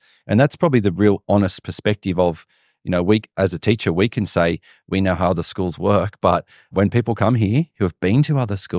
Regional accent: New South Wales, Australia; I grew up on the Central Coast, so it's not the city, but it's not country. But when my wife and I moved, we lived in Young, which is regional New South Wales. We also lived in Pleasant Hills, which is near Henty, Lockhart, Albury sort of area.

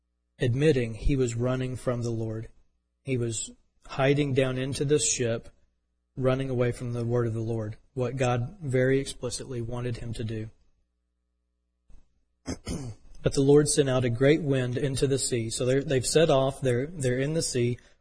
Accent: Texas, United States; Now, I'm a landlubber. I'm from East Texas.

